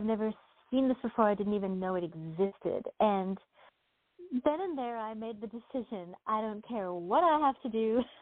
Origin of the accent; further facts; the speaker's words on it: Chaska, Minnesota, United States; Well, I grew up in a little town called Chaska, Minnesota. And my dad introduced me to music at a really young age.